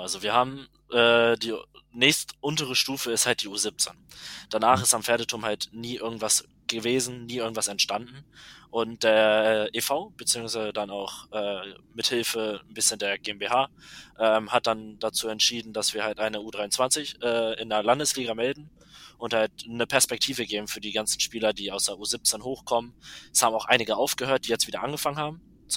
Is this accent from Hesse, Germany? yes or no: no; Hanover, Lower Saxony, Germany; born there; Ja, ich bin in Hannover geboren.